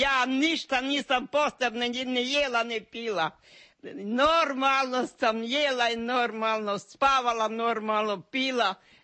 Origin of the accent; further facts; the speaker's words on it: Hrženica, Varaždin County, Croatia; now in Zagreb, Croatia; Ludbreg mi je općina i Kotar. A županja mi je Varaždinska, a selo mi je bilo Hrženica. Udala sam se u selo. Treća godina smo išli obe dva u Zagreb.